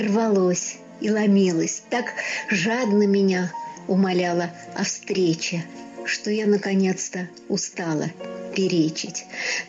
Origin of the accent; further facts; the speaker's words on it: Moscow, Russia; Я московская поэтесса из России.